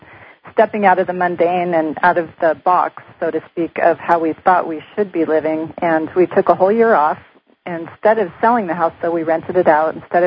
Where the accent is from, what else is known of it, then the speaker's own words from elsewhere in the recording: San Francisco, California, United States; I grew up sailing on the San Francisco Bay